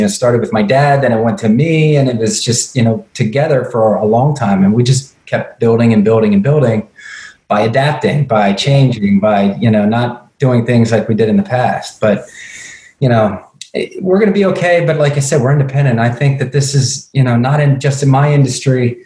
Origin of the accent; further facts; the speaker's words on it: United States; I mean, as an American, you know, I just never thought that things like this would happen.